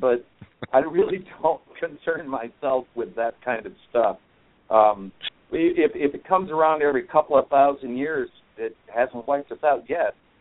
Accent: Florida, United States; also born or lived in Ohio / Bahamas / Saudi Arabia; I was born in Ohio and grew up in South Florida in the Bahamas. Been on my own since right about 14, so I had a early start to my adult life, if you will.

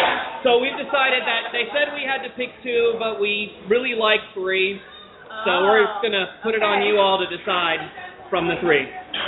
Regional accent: Miami, Florida, United States; You know I'm from Miami when I've got a pink book and a black robe on.

